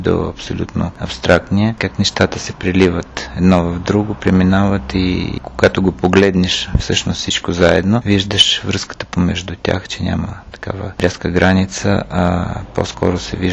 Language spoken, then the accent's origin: Bulgarian; Izmail, Odesa Oblast, Ukraine; Прилича ми на моя роден град. Измаил също е малък град в Бесарабия, на брега на Дунава.